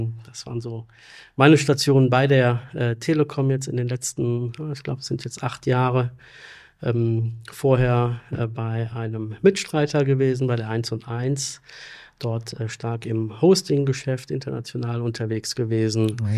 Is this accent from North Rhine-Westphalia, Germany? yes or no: no; Frankfurt am Main, Hesse, Germany; also born or lived in Wiesbaden; ich bin eigentlich Hesse, Wiesbaden geboren, habe in jungen Jahren immer um Frankfurt am Main herum gewohnt.